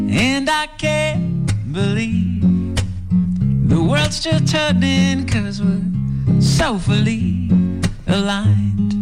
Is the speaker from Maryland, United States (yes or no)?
yes; Silver Spring, Maryland, United States; also born or lived in Arizona / Australia / Andorra; I grew up in Silver Spring, went to the Midwest, taught in Arizona. I have lived abroad in Australia and the Middle East in a small country called Andorra in Europe